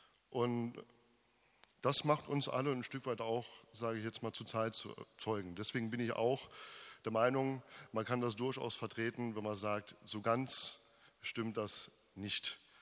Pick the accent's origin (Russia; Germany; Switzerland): Germany; Trier, Rhineland-Palatinate; Also ich bin nicht nur gebürtiger Trierer, ich habe auch meinen Lebensmittelpunkt hier in Trier. Und fühle mich auch sehr, sehr mit meiner Heimat hier verwurzelt, wie meine ganze Familie.